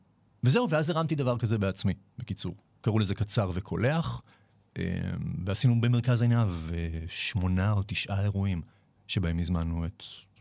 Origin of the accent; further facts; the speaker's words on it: United States; אני מאזין כאמריקאי וכאיש רדיו